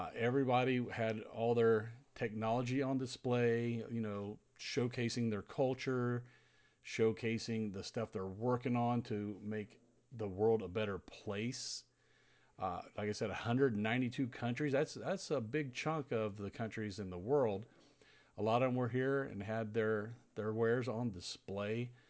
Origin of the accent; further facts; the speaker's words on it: United States; And since I'm from America, of course, I had to make sure I hit the USA Pavilion.